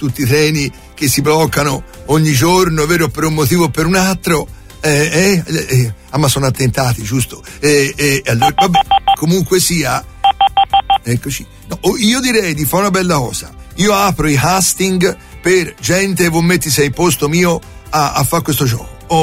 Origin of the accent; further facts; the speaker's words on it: Florence, Tuscany, Italy; Signora, io sono di Firenze, quello sì.